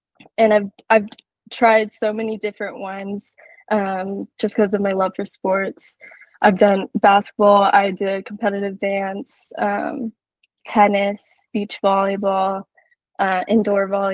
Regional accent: California, United States; Yeah, so I'm from Southern California. I live in San Diego, and I go to high school.

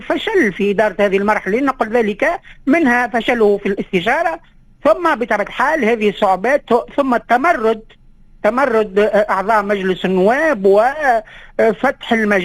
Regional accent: Tunisia; نحن حتى كتونسيين نلاحظ أن هناك انسداد آفاق،

